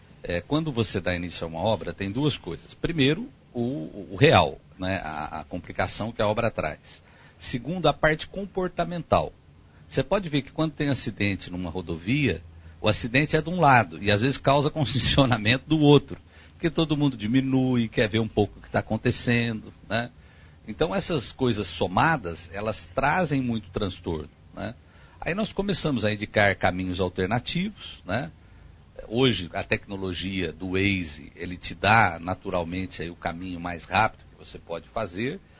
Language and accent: Portuguese; Campinas, São Paulo, Brazil; eu falo desde que eu sou criança, que eu vivi, cresci em Campinas